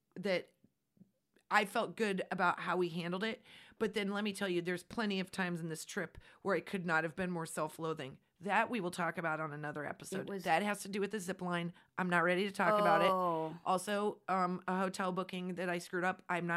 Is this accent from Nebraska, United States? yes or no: yes; Nebraska, United States; We are from Nebraska. We are from flat and open spaces. We have no business taking side roads to anything.